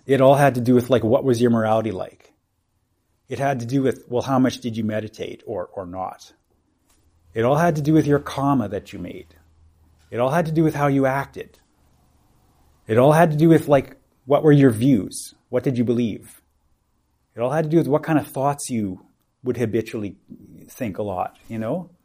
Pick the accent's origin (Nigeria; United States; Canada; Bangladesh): Canada; I am a person, I am a Canadian